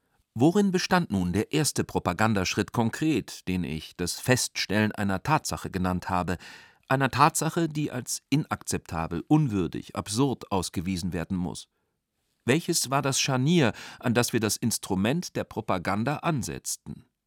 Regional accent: St. Gallen, Switzerland; im Stadttheater meiner Heimatstadt St. Gallen

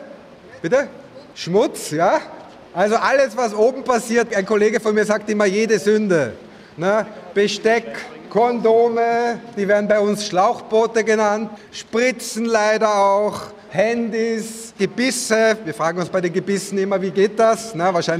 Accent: Vienna, Austria; Das hat jetzt international keinen schlanken Fuß gemacht, wie man bei uns in Wien sagt.

